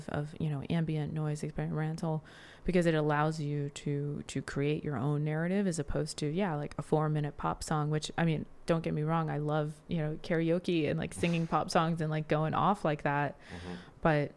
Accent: New Jersey, United States; was just having a hard time meeting people where I grew up in New Jersey who really wanted to try something super different.

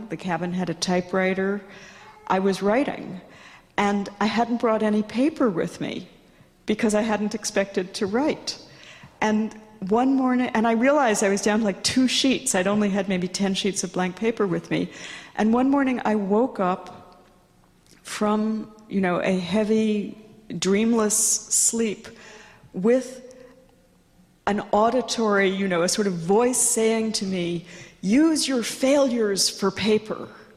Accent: New York City, New York, United States; I was a child growing up in New York City reading, you know, nature poetry from Japan

